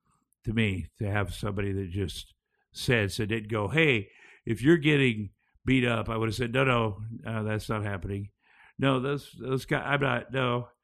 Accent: Iowa, United States; when I was growing up in Iowa, are way more popular.

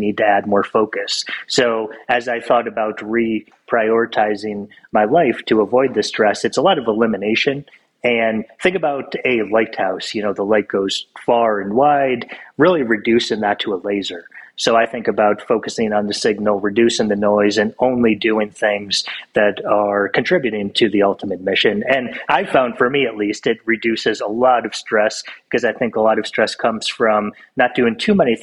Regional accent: Buffalo, New York, United States; I grew up in Buffalo, so I'm a big Bills fan

